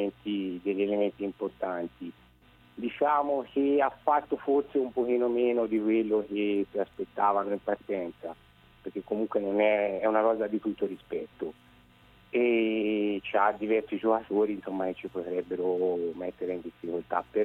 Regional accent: Siena, Tuscany, Italy; Certo, io vedo e sento, essendo senese, poi parecchio attaccamento al femminile

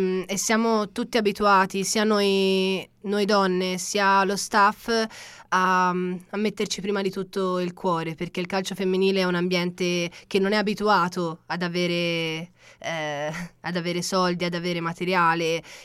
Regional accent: Arezzo, Tuscany, Italy; io sono un pochinino senese d'adozione, dai, diciamo la verità. Cioè, so d'Arezzo, come si suol dire, però sono un pochinino senese d'adozione.

